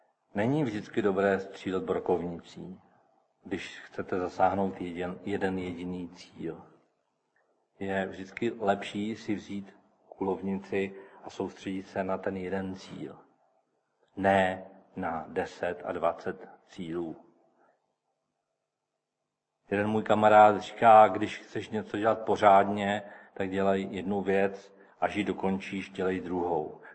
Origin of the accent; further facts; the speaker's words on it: United States; Ale já jako Američan bych asi nebyl zrovna tím dobrým rádcem.